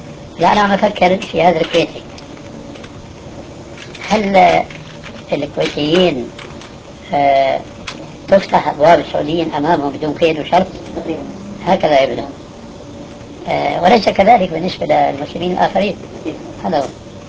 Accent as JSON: {"language": "Arabic", "country": "Syria", "moved": "as an adult", "lives_now": "Saudi Arabia", "said": "وهذا كما يقولون عندنا في الشام وش الضيف. فقنعت بالهجرة هنا رغم أني لقيت في أول الأمر ما تعلمون"}